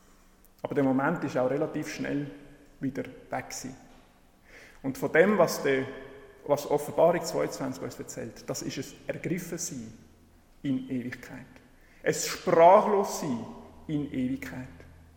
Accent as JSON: {"language": "German", "country": "Peru", "tie": "born or raised there", "said": "Ich bin in Peru aufgewachsen und in Peru gibt es ganz viele unterschiedliche Tiere und Pflanzen."}